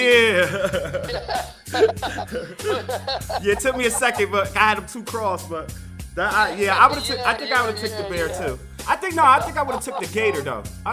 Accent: Hartford, Connecticut, United States; I haven't been to Jamaica, but I'm from Hartford, Connecticut, which is like Jamaica number 3 or something in America.

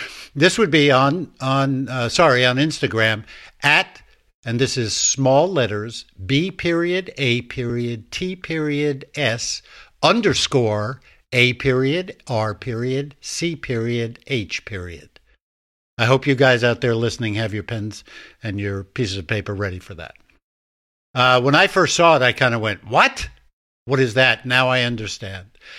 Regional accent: Long Island, New York, United States; You know, I grew up on Long Island toward the city, not that far outside the city on the south shore of Long Island.

